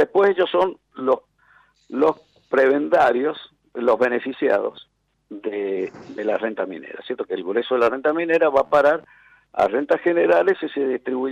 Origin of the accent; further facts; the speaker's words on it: San Juan, Argentina; now in Buenos Aires, Argentina; como habrás podido apreciar a la audiencia por mi acento inocultable, yo a pesar que vivo hace muchos años en Buenos Aires, soy sanjuanino